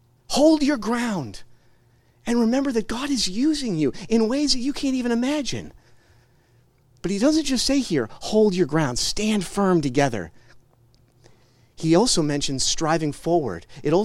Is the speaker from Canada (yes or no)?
no; Scotland, United Kingdom; and I'm not going to do it in a Scottish accent. Even though I am Scottish, I'm not William Wallace.